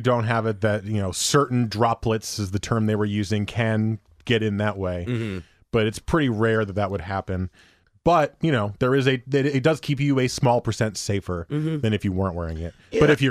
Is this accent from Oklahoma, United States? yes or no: no; Teaneck, New Jersey, United States; And my hometown, Teaneck, is a hotspot. There's a lot of Orthodox Jews there, and a lot of Orthodox Jews, you know, they're in large groups.